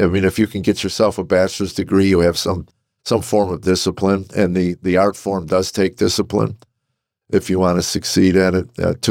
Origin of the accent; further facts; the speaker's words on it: Chicago, Illinois, United States; Well, born and raised in Chicago and started a comedy career in 1978 in Chicago.